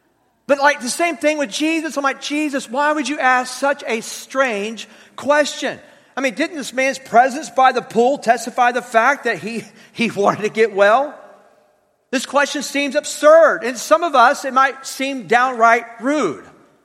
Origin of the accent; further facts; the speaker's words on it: Florida, United States; I think about growing up and where I grew up in Northwest Florida, great area, but let me be honest with you, the goal of life was not really that big of a deal.